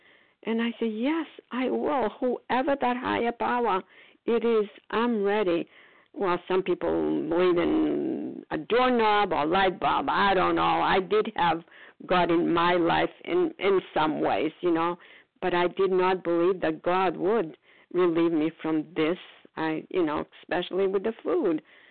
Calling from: Foxborough, Massachusetts, United States; grateful, recovered, compulsive overeater. And I'm calling from Foxborough, Massachusetts.

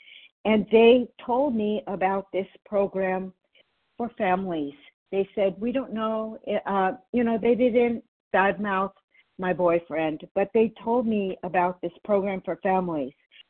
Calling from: New York City, New York, United States; Yes, I'm in New York, New York City.

